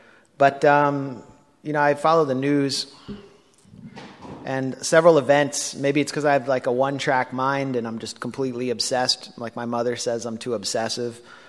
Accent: New York City, New York, United States; now in Jersey City, United States; I now live in Jersey City, but still kind of identify as a New Yorker, whatever that means.

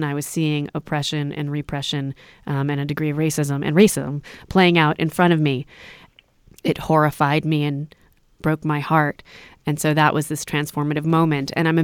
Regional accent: United States; I grew up here in the United States

